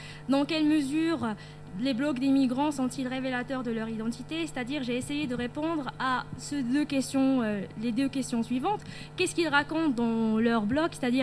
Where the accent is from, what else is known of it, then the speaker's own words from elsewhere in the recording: Morocco; Premièrement, c'est parce que je suis marocaine et ça m'intéresse.